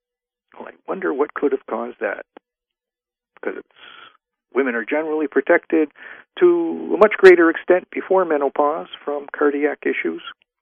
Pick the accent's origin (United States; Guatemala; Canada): Canada; I'm from Canada.